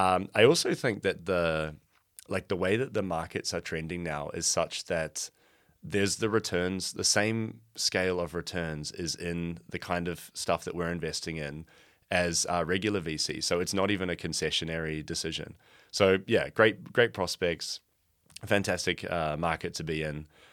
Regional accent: New Zealand; Yeah, so I'm from New Zealand originally, as you can probably hear in my accent.

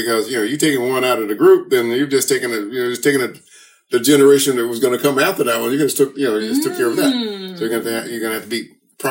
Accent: Toccoa, Georgia, United States; also born or lived in Monroeville, Alabama; I was probably 4 years old when we moved from Alabama, from Monroeville to Toccoa.

